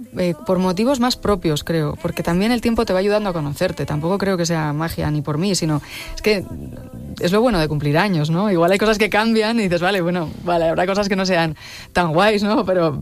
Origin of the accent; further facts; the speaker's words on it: Cuenca, Castilla-La Mancha, Spain; born there; Me hace muchísima ilusión estar aquí porque además nací en Cuenca, aunque no he vivido allí mucho tiempo.